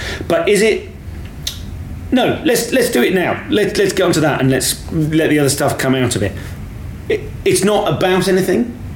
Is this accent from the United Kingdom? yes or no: yes; England, United Kingdom; now in Melbourne, Australia; Of I feel now I'm currently in Melbourne, and I feel as an English person, I seem to be a bit special.